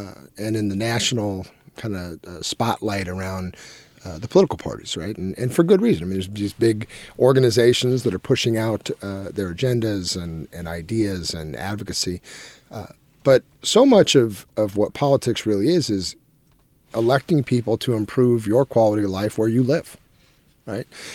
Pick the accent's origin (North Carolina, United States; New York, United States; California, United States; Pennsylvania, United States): California, United States; Merced; I had a great childhood. I mean, Merced's a wonderful town. It was a smaller town when I was a kid than it is today.